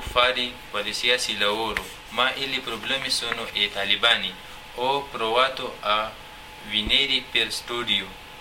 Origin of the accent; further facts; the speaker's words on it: Pakistan; Italian is a second language; moved away as an adult; now in Italy; Vengo da Pakistan, vivo in una regione all'incanto. Fini tra Pakistan e Afghanistan ci sono molti problemi